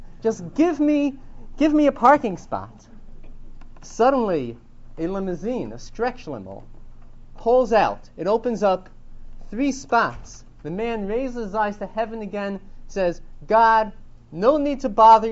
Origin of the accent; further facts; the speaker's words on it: New York City, New York, United States; I come from New York City, and I don't know if you know this, but sometimes it's hard to find a parking spot where I live.